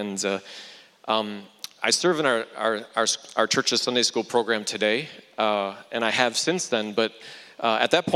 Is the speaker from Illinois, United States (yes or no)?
yes; Chicago, Illinois, United States; I come from Chicago in the United States. If anyone else here from Chicago, I know at least one from my cell group.